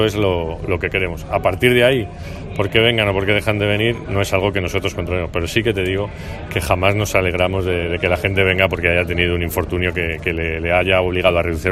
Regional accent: Spain; al final somos españoles

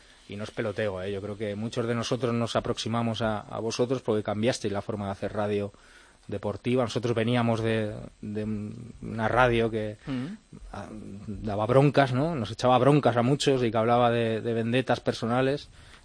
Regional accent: Catalonia, Spain; Si me siento español, pues sí, igual que me siento catalán, igual que me siento europeo, igual que me siento de cualquier sitio, ¿no?

